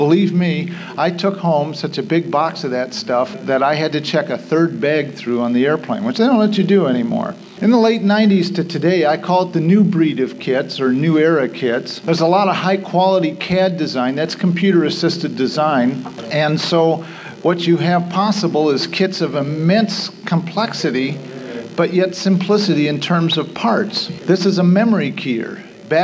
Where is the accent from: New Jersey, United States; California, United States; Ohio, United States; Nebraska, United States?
Nebraska, United States; Omaha; across the river from my hometown of Omaha